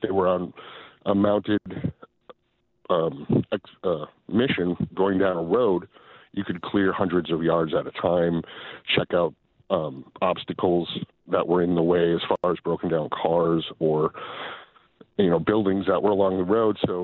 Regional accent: Wisconsin, United States; Well, I'm from Wisconsin, so, you know, growing up, you grow up with friends and family members that go hunting

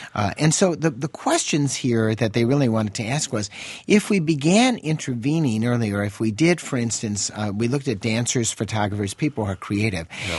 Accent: Wisconsin, United States; I mean, I'm from Wisconsin, where not drinking milk is akin to communism.

